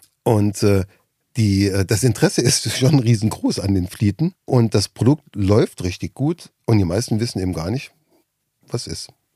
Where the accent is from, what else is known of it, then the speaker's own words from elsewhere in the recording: Rhineland-Palatinate, Germany; Und da, wo du warst, in Nittel, weil ich komme ja da, wie aus der Ecke